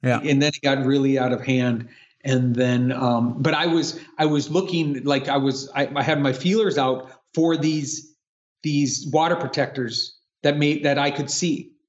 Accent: North Dakota, United States; Well, I'm from North Dakota.

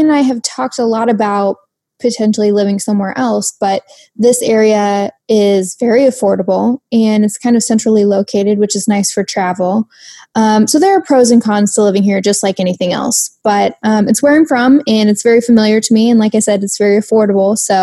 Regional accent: Jacksonville, Illinois, United States; I still live where I grew up. I'm from a town called Jacksonville, Illinois, which is in the middle of Illinois, not far from the capital city of Springfield. But it's very rural.

